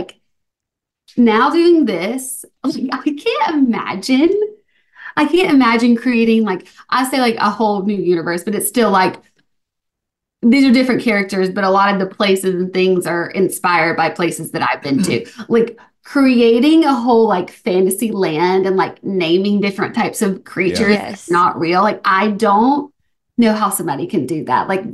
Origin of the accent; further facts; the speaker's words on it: Alabama, United States; and then my home state, Alabama, Birmingham, Tuscaloosa.